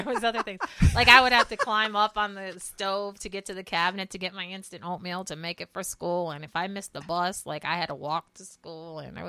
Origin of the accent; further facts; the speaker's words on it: Providence, Rhode Island, United States; In Providence.